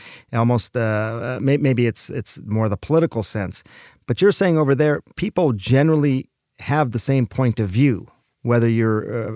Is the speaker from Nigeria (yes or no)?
no; India; I'm Indian